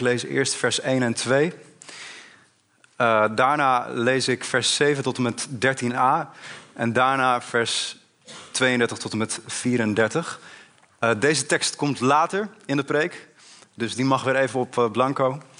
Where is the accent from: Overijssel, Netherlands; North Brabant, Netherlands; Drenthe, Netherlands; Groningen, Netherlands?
Overijssel, Netherlands; Zwolle; Ik kom uit Zwolle. Mijn thuisgemeente is de Vrije Evangelisatie Zwolle.